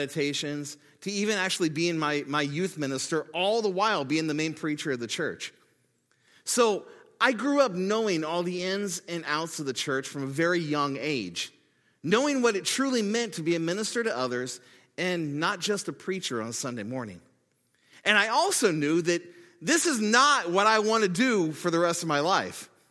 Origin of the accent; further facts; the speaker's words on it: Loveland, Ohio, United States; So I grew up in Loveland, Ohio, and I went to Goshen Christian Academy … was a teacher and administrator there … was the secretary